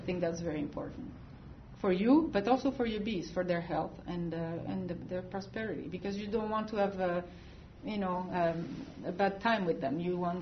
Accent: France; English is a second language; now in United States; I came from France with my husband, and we've been living in the United States for 28 years now. And yes, this accent will always be with me.

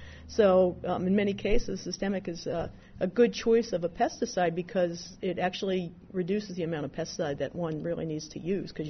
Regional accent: Maryland, United States; accent: Maryland; You got my Maryland accent in there.

